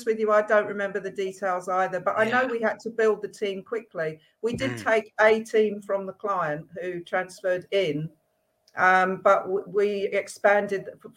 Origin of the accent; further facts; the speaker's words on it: London, United Kingdom; But for me, it was my home. I'm from London.